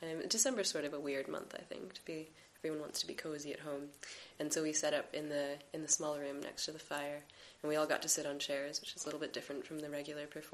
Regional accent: Brooklyn, New York, United States; Well, I'm from Brooklyn, New York. My mother's Chinese and my father's Israeli, which is why I have that crazy name. But I'm born and raised in New York.

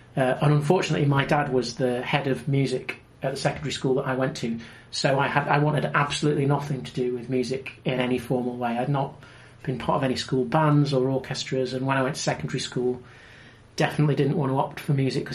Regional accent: Doncaster, Yorkshire and the Humber, United Kingdom; I was born in Doncaster in 1975, so it was my 40th this year. Grew up in and around South Yorkshire.

